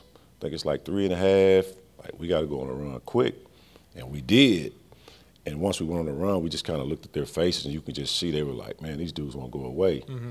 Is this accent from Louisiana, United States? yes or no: yes; Louisiana, United States; growing up in Louisiana, I had so many coaches that kind of put me in that situation when I was younger